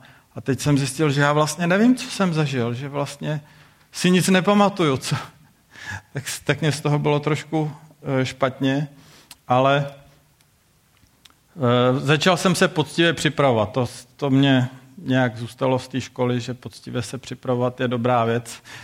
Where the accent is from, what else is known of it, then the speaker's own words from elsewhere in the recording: Hradec Králové, Hradec Králové Region, Czechia; A později jsem vyrostl jsem v Hradci, ale pak jsem šel do Prahy na vysokou školu